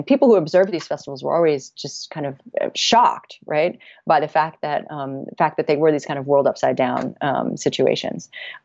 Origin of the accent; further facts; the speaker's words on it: Connecticut, United States; one of the best sources for it is a local history written by a historian that comes from my hometown in Connecticut in the 19th century.